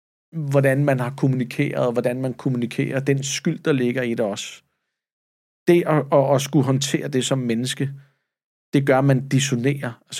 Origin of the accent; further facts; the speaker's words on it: Søvang, Capital Region of Denmark, Denmark; Jeg voksede op ude i Søvang med nogle meget velhavende naboer i en villa ud til vandet